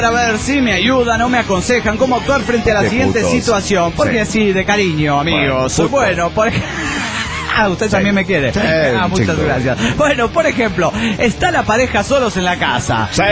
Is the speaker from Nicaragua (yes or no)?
yes; Managua, Nicaragua; de Managua, Nicaragua.